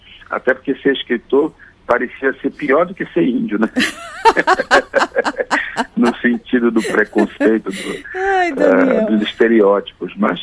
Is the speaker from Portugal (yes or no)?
no; Belém, Pará, Brazil; born there; eu sou nascido em Belém do Pará, né, e vivi parte da minha infância em comunidade indígena, até meus 8, 9 anos